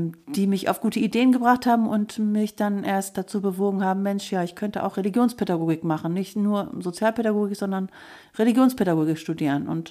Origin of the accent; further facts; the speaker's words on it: Lower Saxony, Germany; Ich komme nämlich ursprünglich aus der Lüneburger Heide, aus dem Landkreis Uelzen, etwas provinzieller.